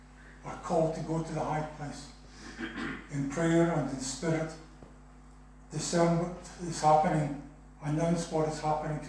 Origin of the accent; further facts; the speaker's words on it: Scotland, United Kingdom; accent: Scottish; have a Scottish accent on top of it. I am from Ayrshire, I don't even speak Scottish properly.